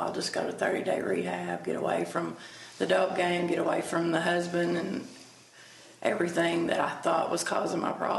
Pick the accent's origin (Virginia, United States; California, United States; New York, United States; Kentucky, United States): Kentucky, United States; Owensboro; I'm from Owensboro, and Owensboro, Kentucky. And I knew from the very beginning when I was a child that something wasn't quite right.